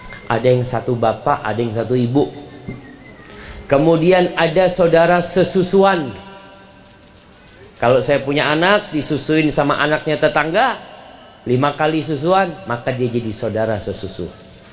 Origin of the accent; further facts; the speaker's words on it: Java, Indonesia; Karena saya orang Jawa, lu ada.